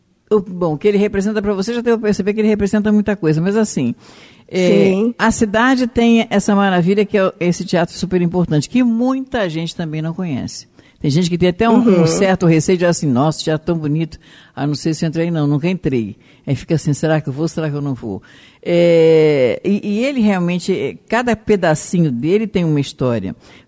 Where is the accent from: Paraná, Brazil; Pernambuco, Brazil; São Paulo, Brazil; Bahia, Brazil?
São Paulo, Brazil; now in Rio de Janeiro, Brazil; Eu sou de São Paulo.